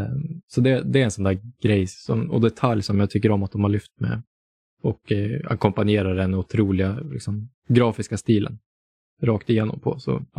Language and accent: Swedish; Sweden; som svensk är det ganska, det skulle vara intressant att prata med en amerikan om hur de tolkar det här språket